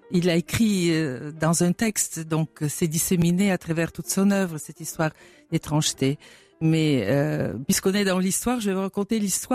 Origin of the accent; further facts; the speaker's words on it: Bulgaria; moved away as an adult; now in France; je me décris comme une citoyenne européenne de nationalité française, d'origine bulgare et adoptée par les Américains. Mais à l'époque, je n'étais qu'une étudiante bulgare qui arrivait donc avec sa bourse d'études